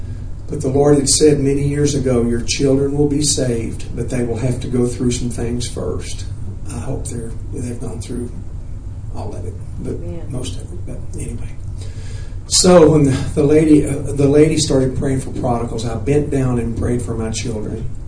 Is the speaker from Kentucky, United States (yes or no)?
yes; Kentucky, United States; But I grew up in Kentucky. I'm not ashamed of that. That's a godly place. Eastern Kentucky.